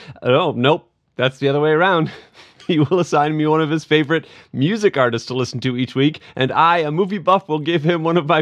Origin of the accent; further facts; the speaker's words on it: Lake Mills, Wisconsin, United States; Oh, she lives in Lake Mills, so my hometown.